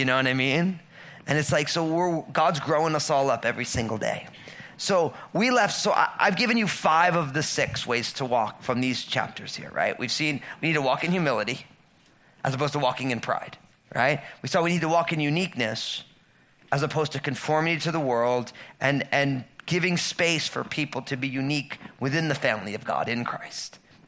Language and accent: English; Old Bridge, New Jersey, United States; I grew up in Old Bridge